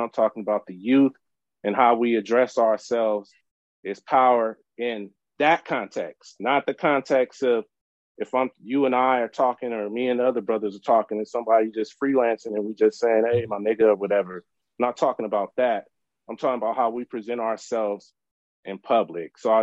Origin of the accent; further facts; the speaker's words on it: Carson, California, United States; also born or lived in Orange County, United States; I grew up in Carson and Centerview. I was around all Pyrus and all that, and I moved to Orange County after that, so I've seen both sides of the fence